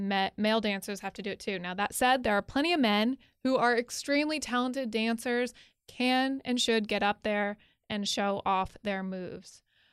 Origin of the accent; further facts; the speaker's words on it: Connecticut, United States; I'm from Connecticut. We never really had a football team.